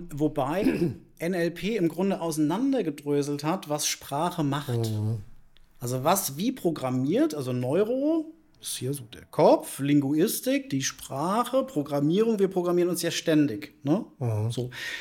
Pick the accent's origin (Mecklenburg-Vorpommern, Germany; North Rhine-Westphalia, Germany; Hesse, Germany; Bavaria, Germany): Hesse, Germany; Frankfurt; Jetzt muss ich dir das nicht sagen als Frankfurter Bub, weil wir sind Ehrenmänner, also ein Handschlag gilt.